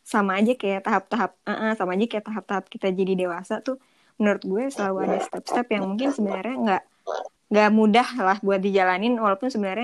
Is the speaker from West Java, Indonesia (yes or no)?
yes; Depok, West Java, Indonesia; Kalau gue kan orang Depok kayak